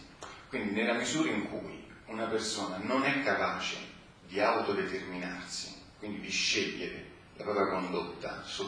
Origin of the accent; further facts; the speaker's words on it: Rome, Lazio, Italy; vengo da Roma